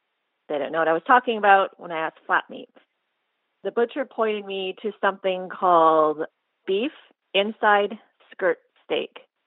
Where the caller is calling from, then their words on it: Houston, Texas, United States; from Houston, Texas.